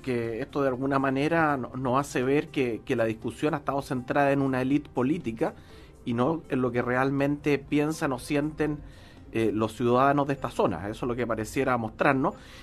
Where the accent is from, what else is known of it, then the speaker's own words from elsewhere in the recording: Chile; este interés o esta sensación o este sentimiento de que somos chilenos.